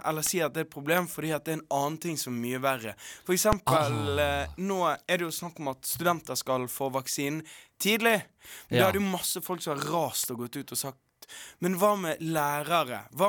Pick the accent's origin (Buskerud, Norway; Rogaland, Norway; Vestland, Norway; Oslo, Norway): Vestland, Norway; Bergen; sosiolekten min at jeg kommer fra Bergen Sør, har gått på Fana Gunnars, var blåruss og nå går på NH